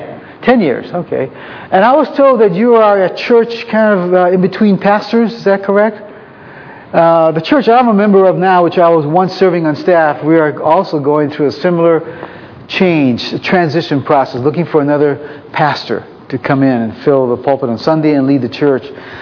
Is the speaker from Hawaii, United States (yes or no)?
yes; Hawaii, United States; now in California, United States; And I was born and raised in Hawaii, and I've been spending most of my life here on the West Coast for the last 30-something years.